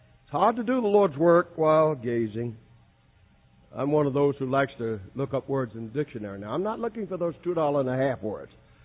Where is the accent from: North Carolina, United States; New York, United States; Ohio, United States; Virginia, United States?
North Carolina, United States; Greensboro; born there; I was born in Moorhead Township in the county of Guilford in the city of Greensboro, North Carolina.